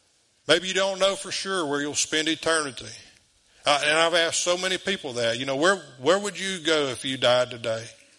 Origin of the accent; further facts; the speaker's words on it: DeQuincy, Louisiana, United States; born there; I was born in De Quincey, Louisiana.